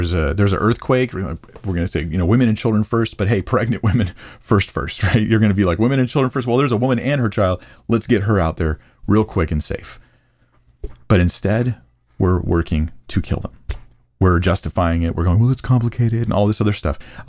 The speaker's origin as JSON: {"language": "English", "country": "United States", "said": "even political leaders in our own country, as an American, calling for political violence"}